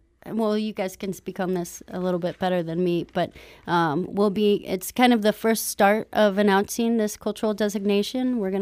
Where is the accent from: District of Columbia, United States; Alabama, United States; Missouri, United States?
Missouri, United States; St. Louis; Well, I came to Cherokee Street about 5.5 years ago, grew up in St. Louis and hadn't really spent much time in the city.